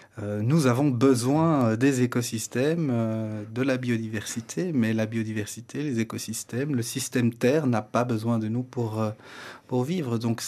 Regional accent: Belgium; Moi, je suis belge, donc.

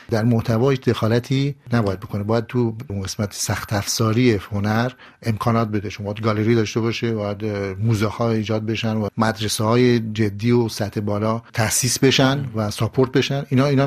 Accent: Behshahr, Mazandaran, Iran; born there; من در شمال ایران در شهر بهشهر به دنیا آمدم، از یک خانواده سمنانی. در واقع ما مهاجر به دنیا آمدیم، الان هم مهاجریم.

